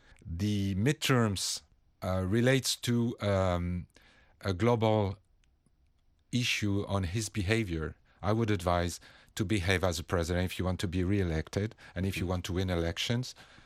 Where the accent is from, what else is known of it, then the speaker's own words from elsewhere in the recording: France; So since I keep in mind that I'm from France